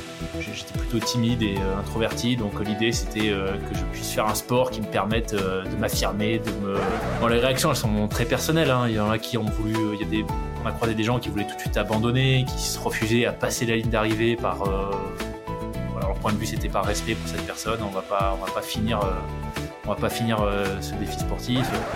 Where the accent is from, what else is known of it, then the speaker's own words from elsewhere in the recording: New Caledonia; also born or lived in Canada / United States / Switzerland; now in Aix-en-Provence, France; Je vis actuellement à Aix-en-Provence. Après, je suis originaire du sud, et même du très très sud, puisque j'ai passé une partie de mon enfance en Nouvelle-Calédonie.